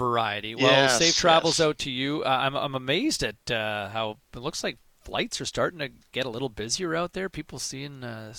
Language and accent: English; Ottawa, Ontario, Canada; We're growing up in Ottawa